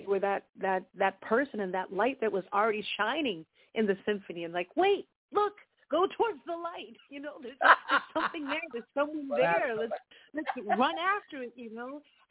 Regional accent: Allentown, Pennsylvania, United States; I've lived here, born and raised in Allentown all my life.

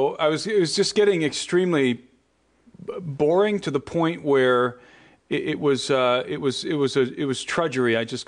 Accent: Brook Park, Ohio, United States; also born or lived in Cleveland; So I grew up in Cleveland. I grew up in Brook Park, actually, a suburb of Cleveland.

